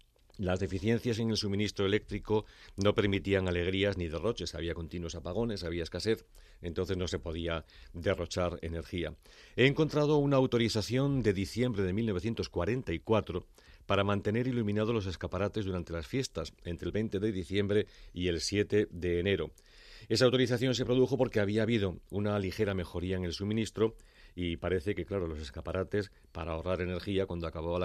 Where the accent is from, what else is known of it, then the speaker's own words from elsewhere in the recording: Navarre, Spain; En mi tierra, en Navarra, se celebra todavía la fiesta del rey de la fava